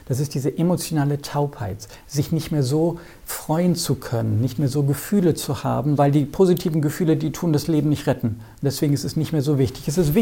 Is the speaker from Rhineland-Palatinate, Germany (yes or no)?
yes; Ramstein, Rhineland-Palatinate, Germany; in dem Fall von Rammstein war es so gewesen, es war so wichtig, weil es ja in meinem Heimatort passiert war